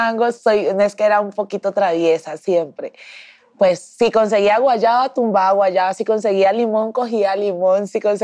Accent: Antioquia, Colombia; pues todo el mundo sabe, soy del Urabá antioqueño

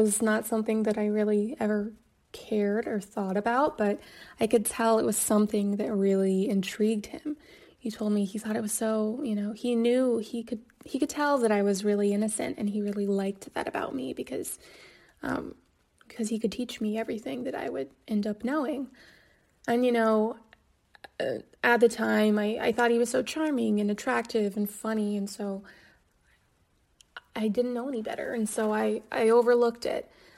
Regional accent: Kansas, United States; I was from Kansas, you know, it was all a bit new to me.

